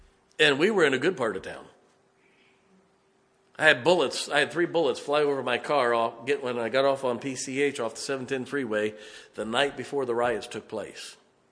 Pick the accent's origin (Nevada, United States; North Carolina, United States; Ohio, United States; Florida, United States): Ohio, United States; I grew up in Ohio where we had real tornadoes.